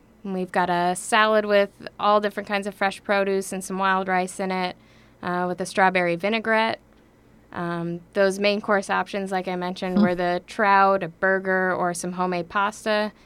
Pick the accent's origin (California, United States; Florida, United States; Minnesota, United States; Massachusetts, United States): Minnesota, United States; now in Two Harbors, United States; So I'm from the Iron Range, from outside of Grand Rapids. I finished up school at UMD and started making my way up the shore. Found myself in Two Harbors for the past 6 years now. And I'm in the process of relocating to Finland.